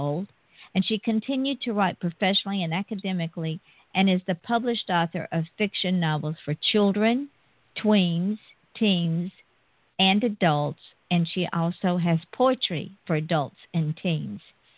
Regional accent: Georgia, United States; She moved from the beautiful state of Arizona to the beautiful state, my home state of Georgia.

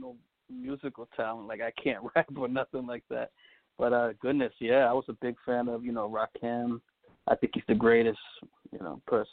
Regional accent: Providence, Rhode Island, United States; born there; I was born in Providence, Rhode Island, 1981.

